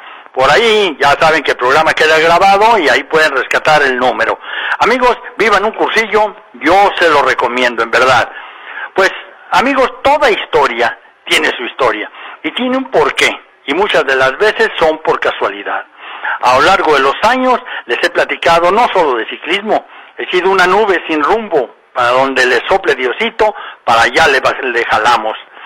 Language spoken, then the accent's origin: Spanish; Guadalajara, Jalisco, Mexico; born there; Quizás ayudó una coincidencia que ambos nacimos en Guadalajara y a mediados del siglo pasado.